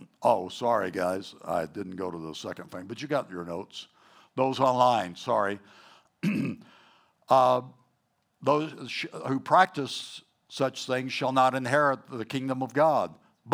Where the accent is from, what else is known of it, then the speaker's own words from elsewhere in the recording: the South, United States; accent: Southern; I just dipped into my old Southern accent.